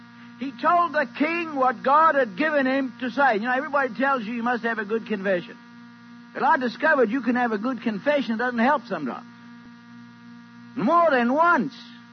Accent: Scotland, United Kingdom; because I'm Scottish.

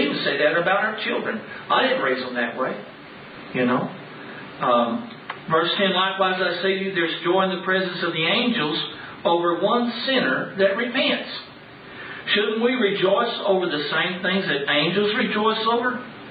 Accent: Dallas, Texas, United States; Because I grew up in Dallas and huge high schools, you know.

